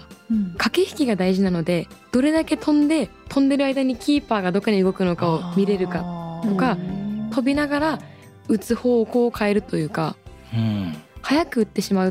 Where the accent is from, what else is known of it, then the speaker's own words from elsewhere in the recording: Hakodate, Hokkaido, Japan; それであの私の地元の函館に